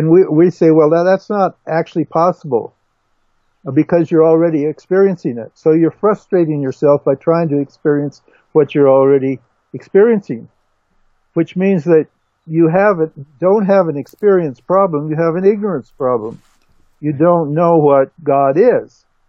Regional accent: United States; I'm an American, and I had the advantage of actually hearing these teachings

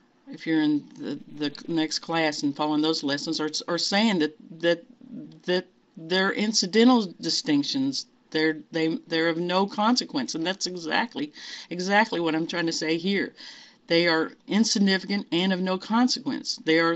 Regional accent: Louisville, Kentucky, United States; And we said, we're from Louisville, Kentucky.

